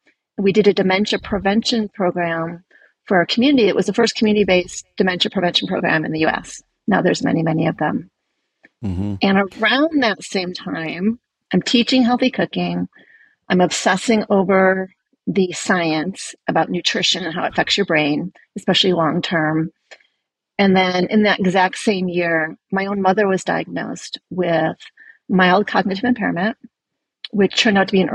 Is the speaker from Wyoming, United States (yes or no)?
yes; Jackson, Wyoming, United States; I had been working as an obstetrician gynecologist 20 years in my hometown of Jackson, Wyoming, where I still live.